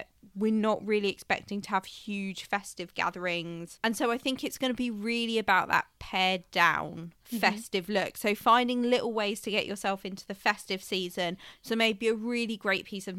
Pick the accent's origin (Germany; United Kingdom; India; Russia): United Kingdom; Me and G, we're both British.